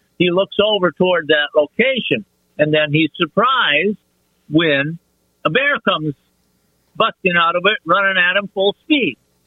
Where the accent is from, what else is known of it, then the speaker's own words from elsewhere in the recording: Wisconsin, United States; But when I grew up in the Midwest, out in northern Wisconsin